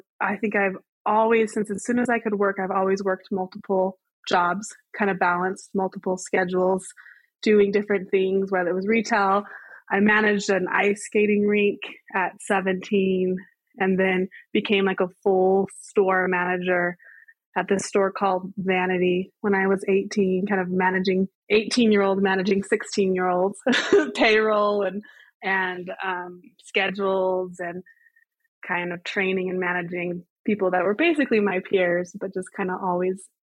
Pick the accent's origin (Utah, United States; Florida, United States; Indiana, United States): Utah, United States; West Jordan; I grew up here in Utah, West Jordan for the most of it. We did move out of state for about 9 or 10 months, but for the most part, born and raised in Utah.